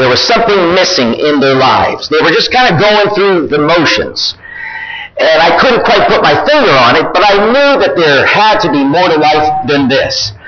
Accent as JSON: {"language": "English", "town": "Bethlehem", "region": "Pennsylvania", "country": "United States", "tie": "born there", "said": "I was born in Bethlehem, Pennsylvania. It's not too far from here. It's about 2 hours away."}